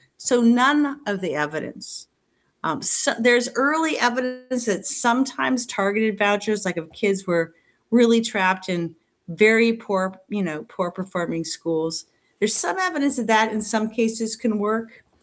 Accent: Minnesota, United States; I'm from Minnesota, so that was the other beacon.

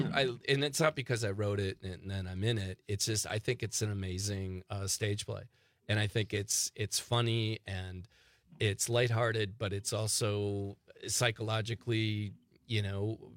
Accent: Waupaca, Wisconsin, United States; I'm from Waupaca, about 15 minutes from Plainfield.

